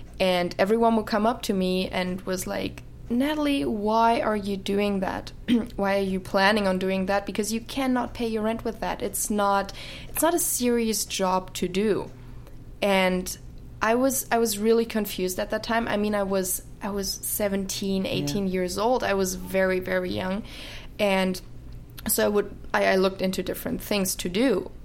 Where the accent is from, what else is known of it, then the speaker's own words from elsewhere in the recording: Munich, Bavaria, Germany; also born or lived in Frankfurt; Well, originally I'm from Bavaria, Munich. I grew up there, and then we moved around a little bit and we ended up close to Frankfurt, where my entire family lives.